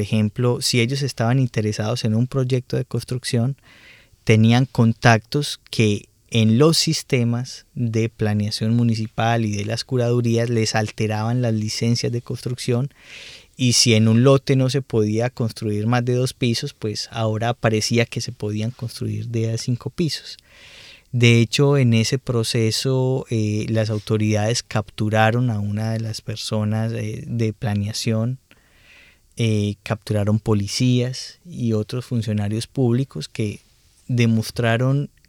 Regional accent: Colombia; un fenómeno que los que somos colombianos sabemos que existe

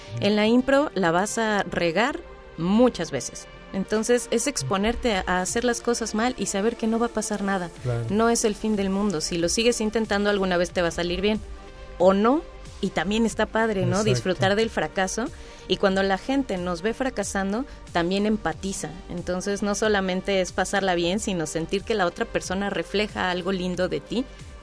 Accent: Mexico City, Mexico; Nosotros somos de Ciudad de México.

